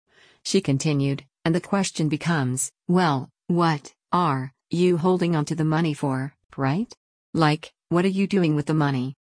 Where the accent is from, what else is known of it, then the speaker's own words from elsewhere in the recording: St. Louis, Missouri, United States; Right there in my hometown in St. Louis, the tornadoes that devastated that area.